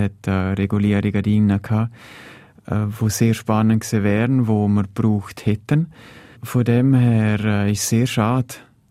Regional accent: Liechtenstein; ich hoffe, dass wir als Liechtensteiner proaktiver sind und uns da nicht zurücklehnen

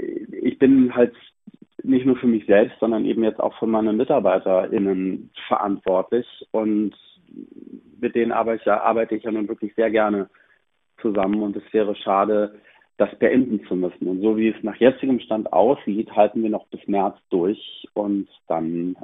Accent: Hamburg, Germany; born there; dort in meiner Geburtsstadt Hamburg

